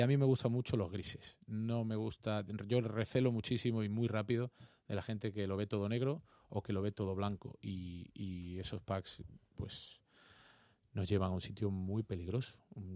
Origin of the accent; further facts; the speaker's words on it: Seville, Andalusia, Spain; Toda mi familia es de Cádiz. Yo nací en Sevilla porque mis padres se fueron a trabajar a Sevilla y soy sevillano, pero sevillano con sangre de Cádiz